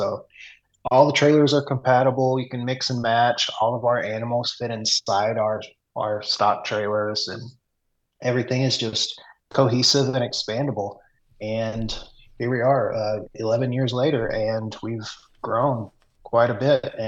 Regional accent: Magnolia, Arkansas, United States; I was born and raised in Southwest Arkansas, Magnolia, Arkansas, to be specific. Really small town. Lots of farming going on down there.

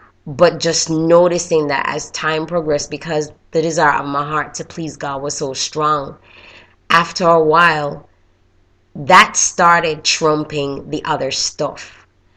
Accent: Jamaica; We used to call them mothers back home. I'm originally from Jamaica

